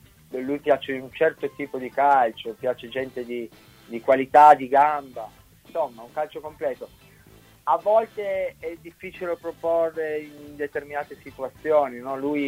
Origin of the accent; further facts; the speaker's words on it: Turin, Piedmont, Italy; io sono nato a Torino, sono cresciuto